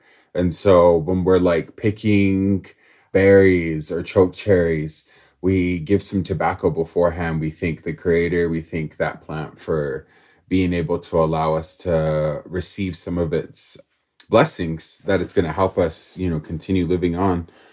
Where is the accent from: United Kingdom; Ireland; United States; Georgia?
United States; Wyoming; I am a Northern Arapaho tribal member. And so growing up on the Wind River Reservation